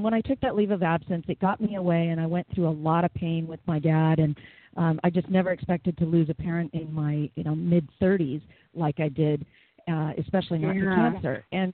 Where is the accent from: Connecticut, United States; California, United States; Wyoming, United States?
California, United States; San Diego; he was living in San Diego, which is my hometown, and it's where I launched my career at the ripe old age of 19 in radio.